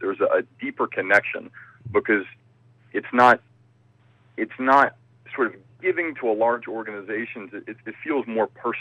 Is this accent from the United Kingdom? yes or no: no; Alabama, United States; let's say in my hometown in Alabama, where I grew up